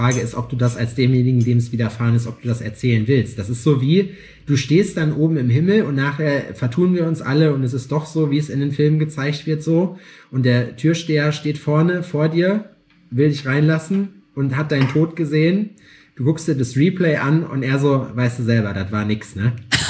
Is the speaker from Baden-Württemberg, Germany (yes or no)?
no; Gotha, Thuringia, Germany; Ich komme aus Gotha ursprünglich.